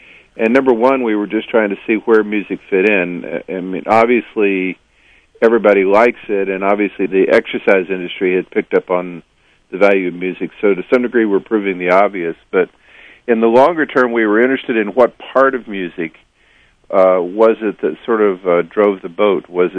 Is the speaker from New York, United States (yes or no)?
no; Texas, United States; I was raised in Texas, so country and Western music has this dominant beat.